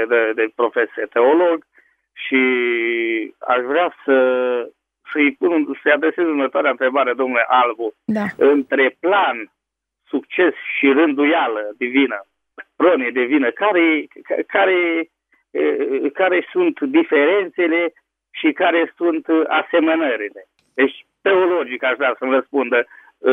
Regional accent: Hârlău, Iași County, Romania; sunt din Hârlău, Vesuria

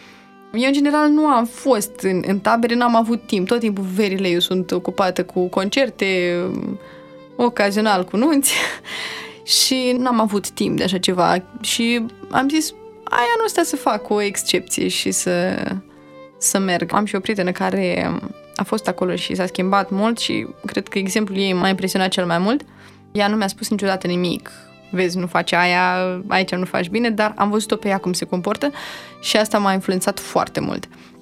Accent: Romania; eu îmi iubesc țara și sunt mândră că sunt româncă și consider că poți să faci absolut orice aici, în România.

